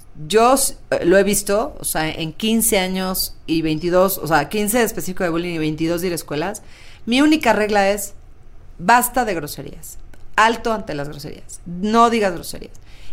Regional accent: northern Mexico, Mexico; somos norteños, así hablamos nosotros

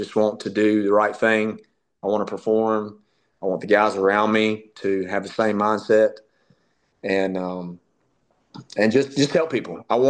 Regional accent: Lexington, North Carolina, United States; I grew up in Lexington, North Carolina, barbecue capital of the USA, and went to UNC Charlotte, and studied criminal justice.

